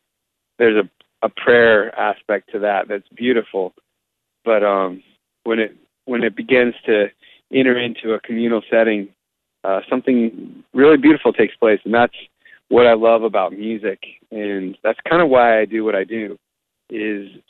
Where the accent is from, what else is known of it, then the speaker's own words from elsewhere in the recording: San Diego, California, United States; What if I could do this all around my hometown of San Diego?